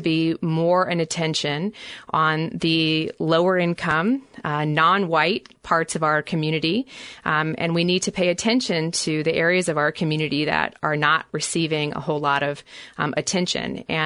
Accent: New Orleans, Louisiana, United States; I grew up in New Orleans, Louisiana, as a rare bird.

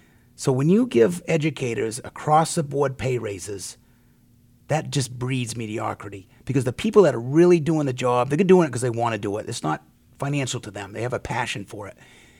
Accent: Gorham, Maine, United States; I've spent 5 years on a school business roundtable at the high school level right in my hometown of Gorham.

